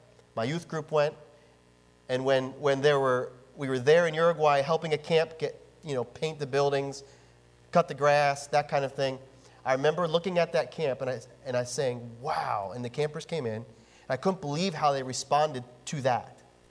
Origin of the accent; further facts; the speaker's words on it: Geigertown, Pennsylvania, United States; So I was raised in High Point Baptist Chapel out in Geigertown, Pennsylvania.